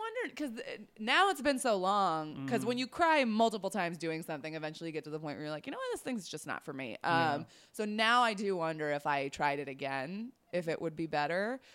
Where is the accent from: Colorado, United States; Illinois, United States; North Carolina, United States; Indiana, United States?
Colorado, United States; Golden; Outside of Denver. In Golden, Colorado.